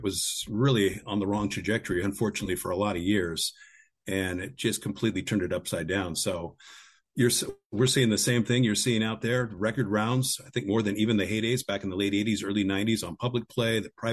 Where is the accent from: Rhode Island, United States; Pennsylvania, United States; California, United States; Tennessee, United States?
California, United States; I'm a NorCal native, and I grew up right down in Marin County, north of San Francisco, and my territory ends down in the Napa area.